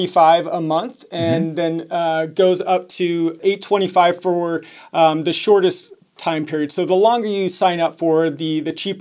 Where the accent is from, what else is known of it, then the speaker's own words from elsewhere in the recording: Phoenix, Arizona, United States; from Phoenix, Arizona.